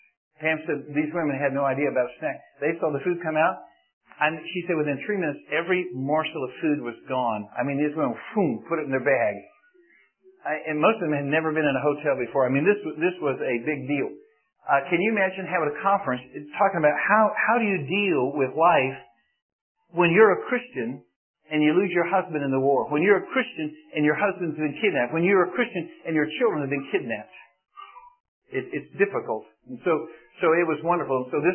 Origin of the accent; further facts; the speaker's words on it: United States; I'm an American, and I look him right in the eye